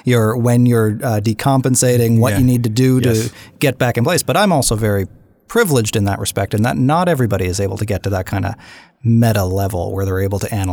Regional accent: Nova Scotia, Canada; I was raised in Cape Breton, Irish Catholic.

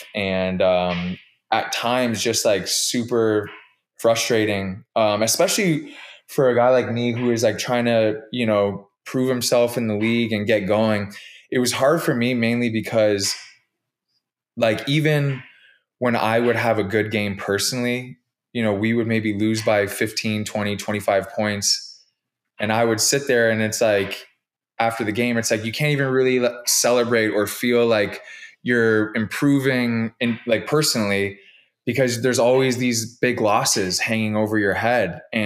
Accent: Toronto, Ontario, Canada; It was so fitting that you said it in Toronto, which is my hometown.

